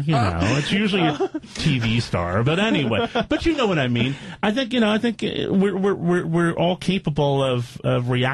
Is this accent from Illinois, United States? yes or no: no; New York, United States; I'm a New Yorker.